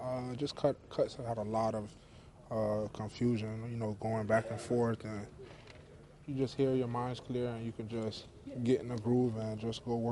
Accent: Florida, United States; We're both from Florida, both from South Florida, so we just, everything's a competition with us.

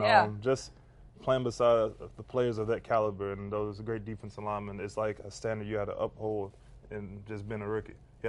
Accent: Georgia, United States; Yeah, because playing in the South, playing for Alabama, growing up in Georgia, you don't experience cold weather like this.

